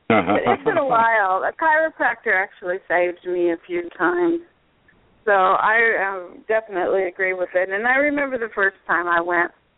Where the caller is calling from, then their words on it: Florida, United States; in Southwest Florida.